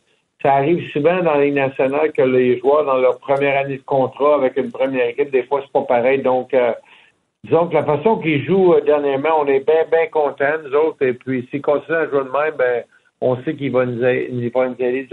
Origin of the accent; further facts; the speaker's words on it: Quebec, Canada; on vient du Canada, puis on prenait tout pour acquis que tout le monde joue au hockey. Tu sais, nous autres au Québec.